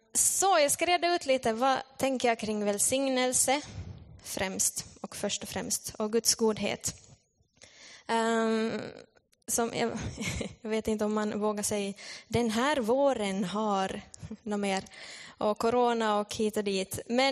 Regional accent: Petalax, Ostrobothnia, Finland; now in Vaasa, Finland; Jag är från Petalax, men jag bor i Vasa.

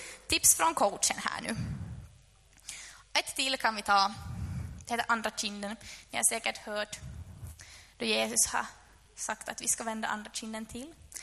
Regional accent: Närpes, Ostrobothnia, Finland; jag är uppvuxen i en kristen familj. Eller jag är egentligen från Närpes. Och jag älskar det stället. Min mamma var faktiskt pastor i den församlingen där jag var.

